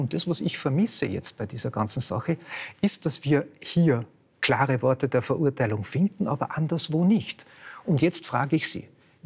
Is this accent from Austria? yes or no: yes; Austria; aber ich muss mich ja als Österreicher fragen